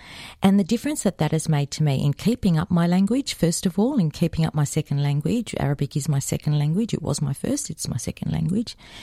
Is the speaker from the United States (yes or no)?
no; Western Australia, Australia; I have to say in Western Australia, which is my home state, it's a bit higher.